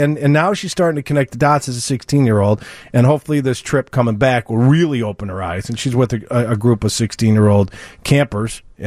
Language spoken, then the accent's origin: English; New York, United States; born there; I was born in New York, and I haven't been back to since 9/11 to see the museum.